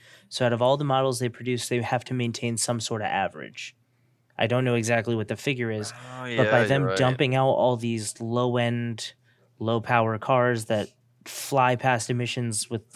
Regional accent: United States; Sorry, I'm from the United States. I don't pronounce it as a word.

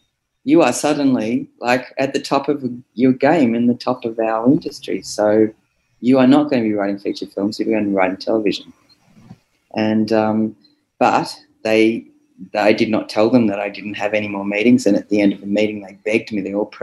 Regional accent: Australia; So I got some shtick happening about being driving on the wrong side of the road, being an Australian.

